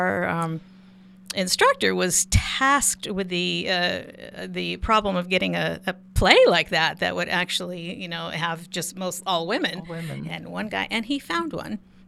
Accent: San Diego, California, United States; When I was 15, I grew up in San Diego.

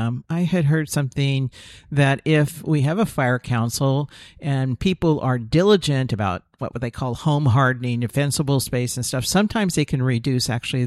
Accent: California, United States; I know growing up in Trinity County, there were wildfires every year

